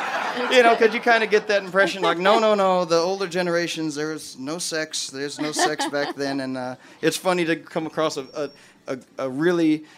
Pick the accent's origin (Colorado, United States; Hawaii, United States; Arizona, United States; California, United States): Arizona, United States; Phoenix; I was born and raised in Arizona, in Phoenix, mm-hmm. Just downtown Phoenix, and I lived there all the way through college.